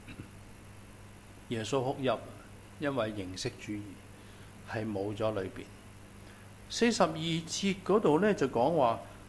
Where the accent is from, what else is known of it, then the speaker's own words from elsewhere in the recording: Guangdong, China; 我哋廣東人啊，早晨啊，跟住同阿伯哥飲茶味嘅喎